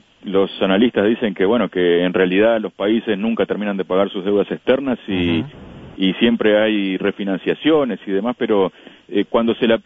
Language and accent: Spanish; Uruguay; De Uruguay. Exacto, exactamente. Por eso es la claridad.